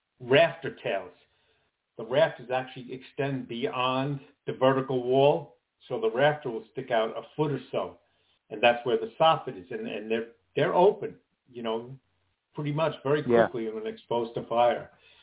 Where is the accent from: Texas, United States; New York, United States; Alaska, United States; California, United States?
New York, United States; Queens; born there; Some of the downtown area has it, but where I was born in Queens, man, there's still a ton of that stuff.